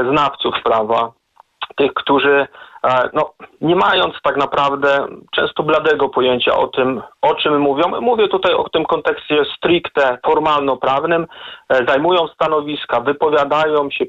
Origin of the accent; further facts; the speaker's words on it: Gdańsk, Pomeranian Voivodeship, Poland; Jako gdańszczanin mam okazję obcować od urodzenia z podobnymi, uwaga, dziełami.